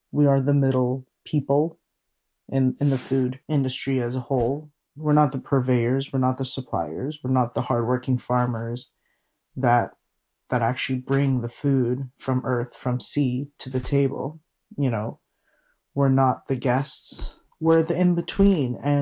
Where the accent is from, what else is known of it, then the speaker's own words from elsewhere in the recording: United States; the Chinatown community I grew up in America, by my aunties, by my grandmother, by my mom